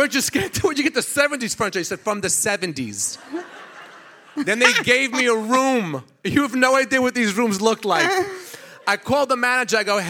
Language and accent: English; New York, United States; He's a Miami Jewish guy. I'm from New York.